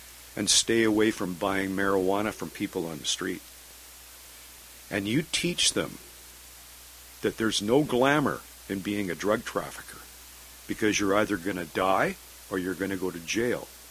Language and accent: English; Kamloops, British Columbia, Canada; I grew up in Kamloops and had a bit of a rough start.